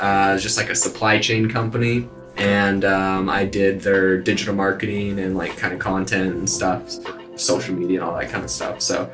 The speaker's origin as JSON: {"language": "English", "country": "Canada", "lives_now": "Arizona, United States", "said": "I'm originally from Canada."}